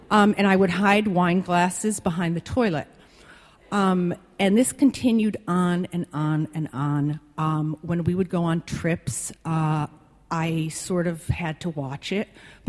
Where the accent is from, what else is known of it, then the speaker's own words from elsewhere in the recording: Midwest, United States; I come from a family that my parents were European, and they spoke with a heavy accent, and I come from the Midwest